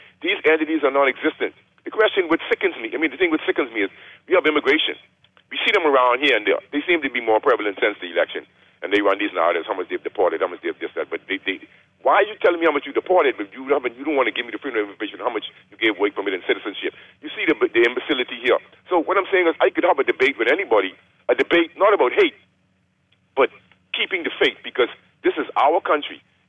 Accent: Bahamas; So I'm 61, going to be 62. So, you know, growing up in the Bahamas, Haitian Bohemian friends, Haitian American friends, et cetera, et cetera.

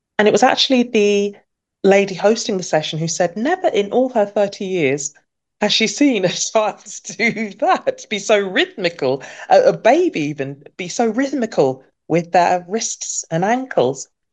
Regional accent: England, United Kingdom; born there; So both my mother and father were born and bred in Barbados. And I was born in England.

